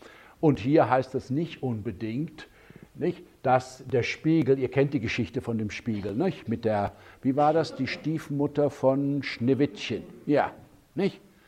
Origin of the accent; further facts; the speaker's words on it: West Germany, Germany; Jetzt erzähle ich euch als Westdeutscher eure einheimischen Mythen.